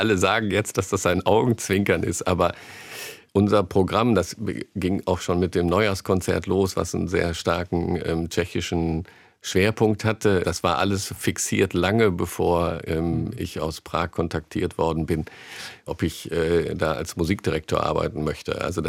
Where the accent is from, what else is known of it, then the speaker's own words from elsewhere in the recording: Bielefeld, North Rhine-Westphalia, Germany; born there; now in Mainz, Germany; Ich komme ja gebürtig aus Gadderbaum, beziehungsweise jetzt gehört das zu Bielefeld. Das ist eine Region, die sich nicht dadurch auszeichnet, dass sie aus fastnachtsbegeisternden Menschen besteht.